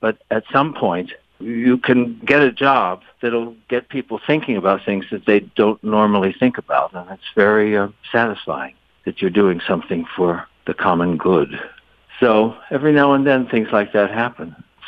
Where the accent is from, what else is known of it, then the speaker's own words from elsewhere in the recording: Salisbury, Maryland, United States; Well, I grew up in Salisbury, Maryland.